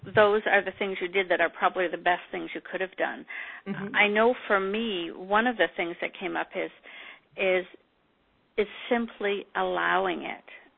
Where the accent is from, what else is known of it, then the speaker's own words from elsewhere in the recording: Canada; And again, I love that we're both Canadian as well.